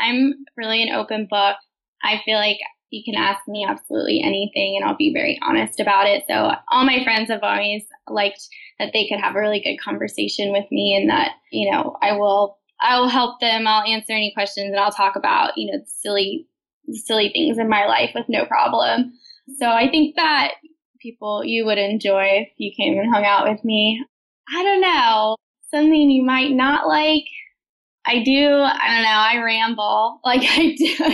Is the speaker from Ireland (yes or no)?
no; Switzerland; now in United States; So I'm from Switzerland. I'm a citizen. I'm dual of America.